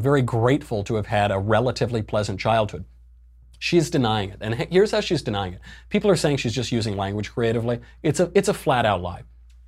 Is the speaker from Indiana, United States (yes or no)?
no; Yorktown Heights, New York, United States; Median household income is, I believe, more than double what the median household income was in my hometown in Westchester right next door. And my hometown was pretty nice.